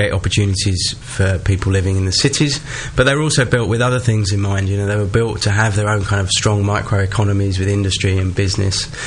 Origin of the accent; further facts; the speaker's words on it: Benfleet, East of England, United Kingdom; So I think from a personal perspective, I grew up in Benfleet and spent quite a lot of time in Basildon as a kid.